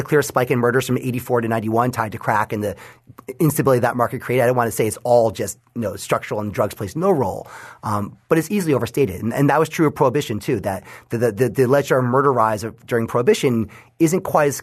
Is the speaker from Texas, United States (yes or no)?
no; New York, United States; So again, sort of looking at my home state of New York, New York has the longest sustained decarceration in the United States right now.